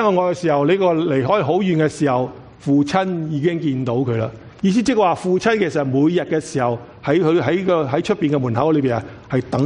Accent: China; 因为当时的时候，在或者在我们中国人或者中东人的时候，都有同一个的习惯

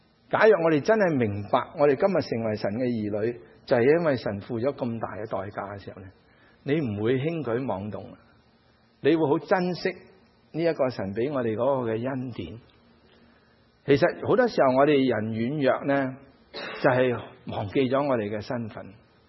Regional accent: China

